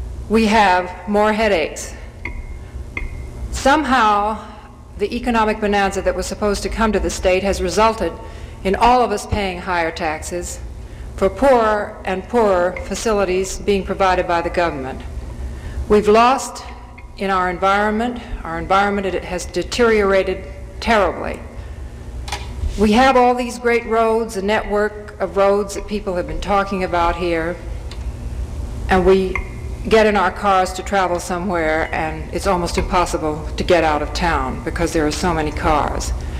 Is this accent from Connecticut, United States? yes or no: no; California, United States; Being a Californian, I cannot. It wasn't so awfully long ago that we in California were looking for more people